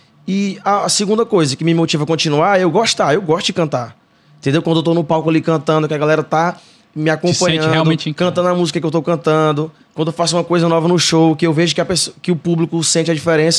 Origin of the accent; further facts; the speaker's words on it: Santo Inês, Maranhão, Brazil; born there; Nasci em Santo Inês.